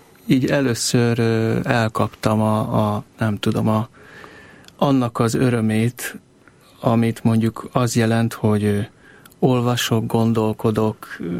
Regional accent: Pécs, Baranya, Hungary; Pécsi születésű vagyok, és úgy szoktam mondani, hogy az első 7 évem az Pécs-Uránvároshoz kötődik, egy lakótelep, amiről viszonylag kevés emlékem van.

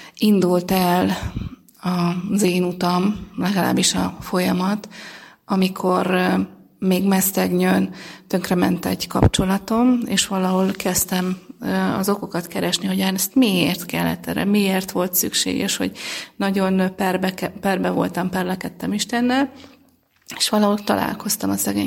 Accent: Kaposvár, Somogy, Hungary; én Somogy megyéből származom, Kaposváron születtem

